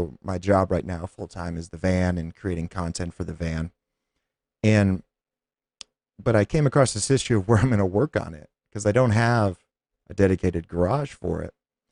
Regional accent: Phoenix, Arizona, United States; I would be maybe one of a few, five or less, that would be born and raised in Phoenix.

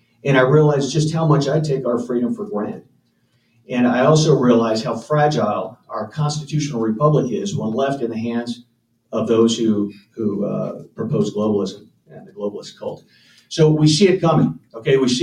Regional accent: Wyoming, United States; And, you know, I am from Wyoming. I am a native of this state.

